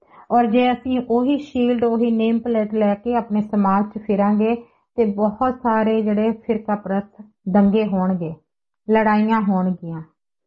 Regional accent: Punjab, India; born there; ਮੈਂ ਨਾ ਹਿੰਦੂ ਹਾਂ ਨਾ ਸਿੱਖ ਹਾਂ, ਮੈਂ ਪੰਜਾਬੀ ਹਾਂ ਔਰ ਮੈਨੂੰ ਮਾਣ ਆ ਕਿ ਮੈਂ ਪੰਜਾਬ ਦੇ ਵਿੱਚ ਪੈਦਾ ਹੋਈ ਹਾਂ ਤੇ ਇੱਕ ਪੰਜਾਬਣ ਆ।

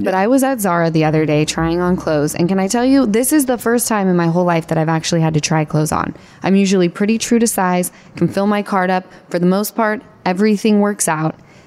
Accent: Utah, United States; now in Los Angeles, United States; We grew up in Utah together. Okay. She's in New York. I'm in LA.

